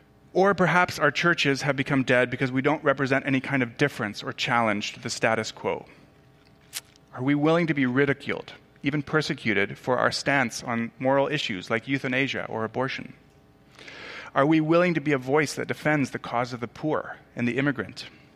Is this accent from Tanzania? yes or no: yes; Tanzania; Where I grew up in Tanzania, this was actually quite common.